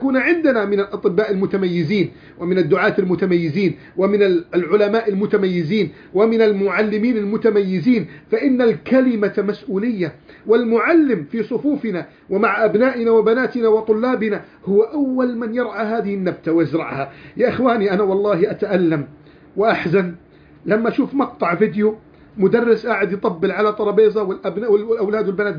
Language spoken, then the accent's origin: Arabic; Egypt; نحن الآن في بلدنا مصر